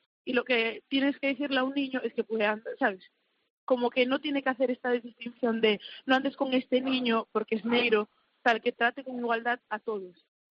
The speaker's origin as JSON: {"language": "Spanish", "region": "Galicia", "country": "Spain", "said": "Yo me siento 50-50, senegalesa y 50 gallega."}